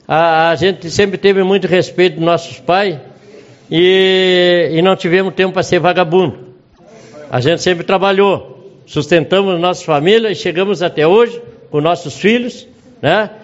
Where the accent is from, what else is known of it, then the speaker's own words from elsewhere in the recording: Rio Grande do Sul, Brazil; eu tenho orgulho de dizer que sou gaúcho, tenho orgulho de dizer que eu sou filho de um homem campeiro, né? … são oriundos do Uruguai, somos meio castelhano